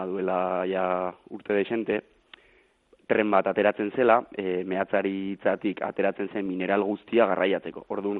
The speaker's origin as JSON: {"language": "Basque", "town": "Errenteria", "region": "Basque Country", "country": "Spain", "said": "Ni hain justu errenteriarra naiz"}